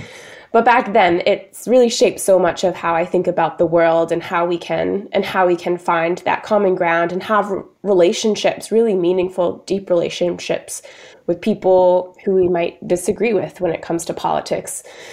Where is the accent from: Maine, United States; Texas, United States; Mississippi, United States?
Maine, United States; I grew up in Maine in a small town of 1,600 people.